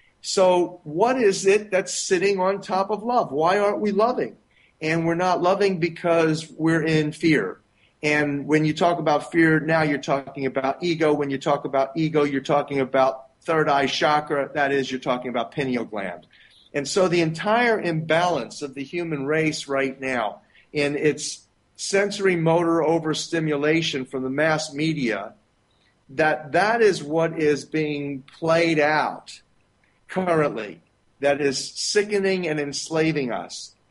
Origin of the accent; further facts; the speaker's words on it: Philadelphia, Pennsylvania, United States; And I'm from Philadelphia.